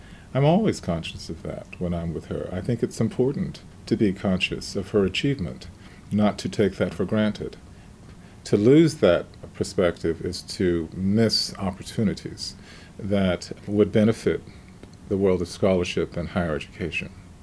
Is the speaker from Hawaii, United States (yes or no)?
no; Texas, United States; I'm from Texas. I am likewise the descendant of sharecroppers.